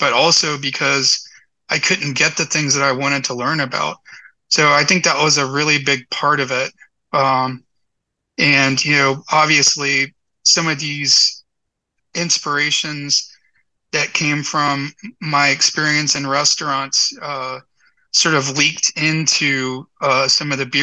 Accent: Enterprise, Alabama, United States; this small town that I grew up in Enterprise, Alabama, which is Southeast Alabama, there wasn't a whole lot of variety back in the early 90s.

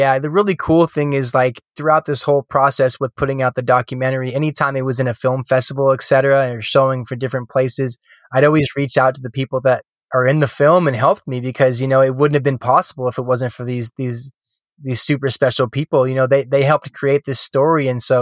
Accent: California, United States; And I've been pretty privileged, you know, growing up in California.

